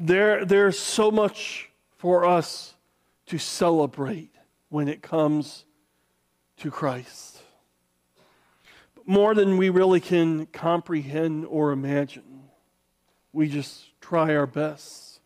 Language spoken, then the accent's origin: English; United States; I grew up here in America.